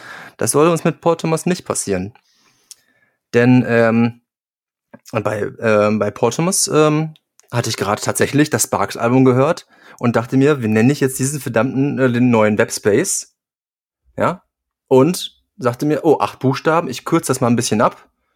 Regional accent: North Rhine-Westphalia, Germany; Aber wir kommen ja beide aus dem Ruhrpott.

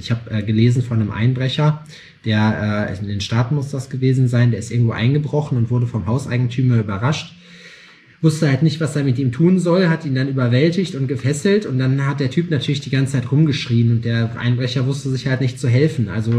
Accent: Gotha, Thuringia, Germany; Ich komme aus Gotha ursprünglich.

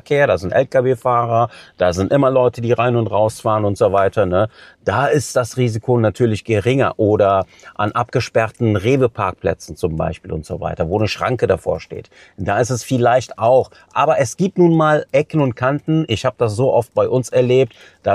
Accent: Cologne, North Rhine-Westphalia, Germany; als ein Nordrhein-Westfalener Junge, als Kölner Junge, der das tagtäglich erlebt.

